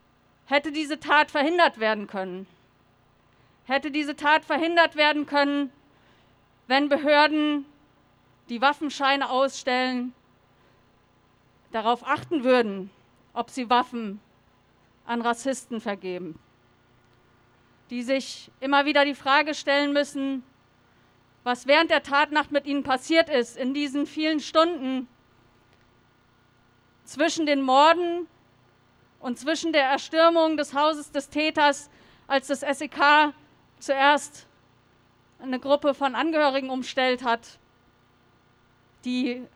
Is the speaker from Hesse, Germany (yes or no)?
yes; Hanau, Hesse, Germany; Ich bin aus Hanau